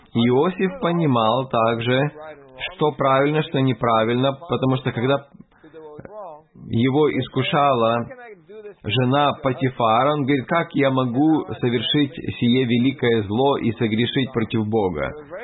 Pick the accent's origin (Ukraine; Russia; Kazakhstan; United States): United States; Brooklyn, New York; я вырос в Бруклине, в Нью-Йорке, и я учился в государственной школе